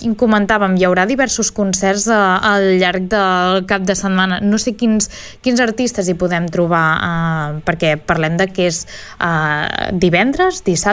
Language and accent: Catalan; Sant Feliu, Catalonia, Spain; jo soc de Sant Feliu